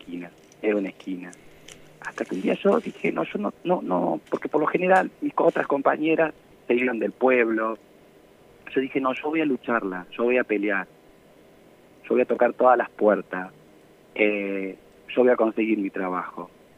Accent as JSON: {"language": "Spanish", "town": "Catriló", "region": "La Pampa", "country": "Argentina", "tie": "born there", "said": "Yo nací acá en Catriló, sí."}